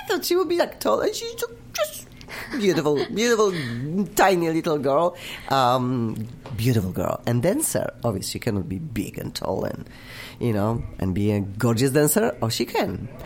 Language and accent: English; Poland; English is a second language; Like everybody knows, I'm from Poland, hopefully. Then I just cannot get rid of my accent. I'm keeping forever.